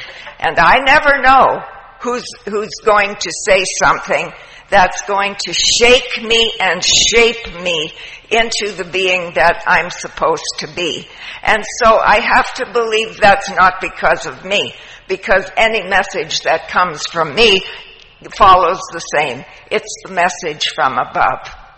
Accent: Toronto, Ontario, Canada; I'm from Toronto.

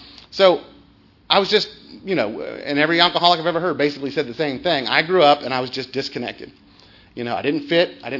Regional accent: Tampa, Florida, United States; I grew up in Tampa, Florida

